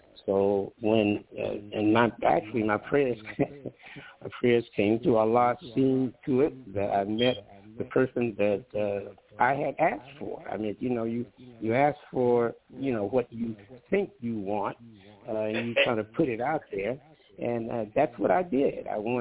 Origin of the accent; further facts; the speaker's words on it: Detroit, Michigan, United States; moved away as an adult; also born or lived in California; I was born in Detroit, Michigan, but I came out to California in 1962, and I became, I was in school then.